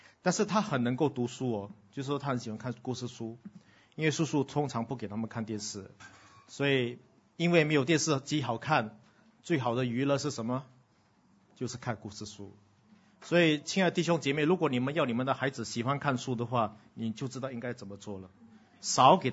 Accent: Singapore; 因为我们新加坡人中文的水平蛮低的

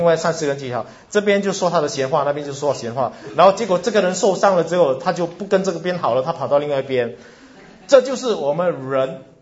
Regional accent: Singapore; 我们新加坡人有当过兵，有做过警察的

